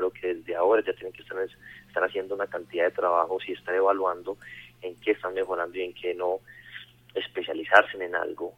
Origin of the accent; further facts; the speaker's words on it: Colombia; nosotros tenemos una capacidad inigualable como colombianos de superar las adversidades